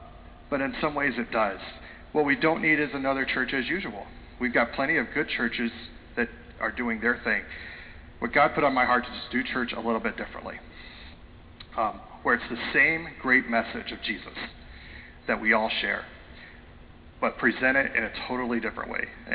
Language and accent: English; Texas, United States; born there; And by the way, I'll say y'all because I was born in Texas.